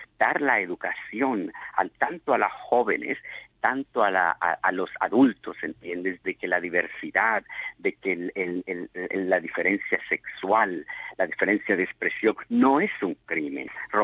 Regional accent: El Salvador; vengo del medio de El Salvador, de una guerra civil

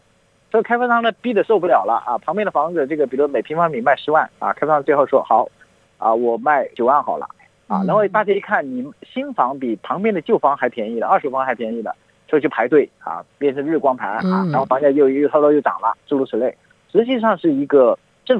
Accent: China

